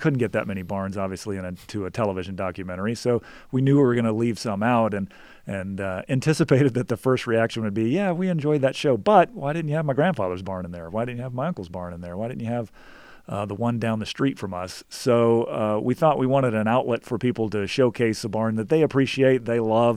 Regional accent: Virginia, United States; now in Montana, United States; I actually have been in Montana for over 30 years, but I grew up in Virginia, and my grandfather had a beef cattle farm

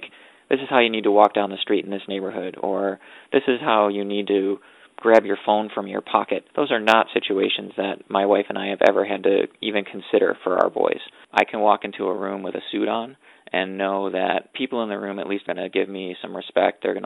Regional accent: Buffalo, New York, United States; I grew up in the University Heights neighborhood, so I had friends of all sorts of different colors and backgrounds, a lot of it attached to UB South Campus.

